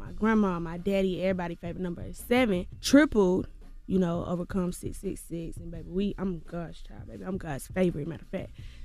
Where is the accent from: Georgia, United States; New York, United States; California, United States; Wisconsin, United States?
Georgia, United States; But, baby, I'm going to let you know I'm from Clayco. I'm going to let you know that. But to the masses, to the world, y'all probably never even heard of Clayco. So to the world, I'm from Atlanta.